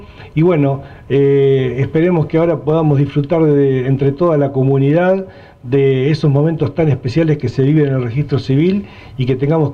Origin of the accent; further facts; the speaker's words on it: Chacabuco, Buenos Aires Province, Argentina; para nosotros que somos de Chacabuco